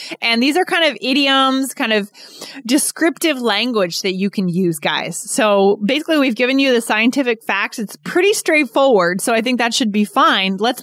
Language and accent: English; Keene, New Hampshire, United States; But I remember it was negative 27 once when I was growing up in Keene, New Hampshire.